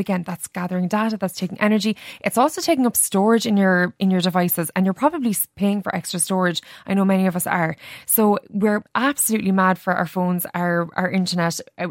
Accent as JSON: {"language": "English", "country": "Ireland", "said": "As Irish people, we are world leaders in this."}